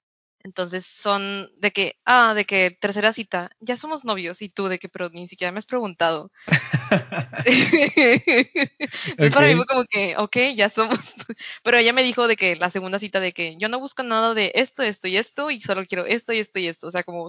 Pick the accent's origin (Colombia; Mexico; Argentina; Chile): Mexico; Y para, o sea, para un mexicano no, es como que ¿qué?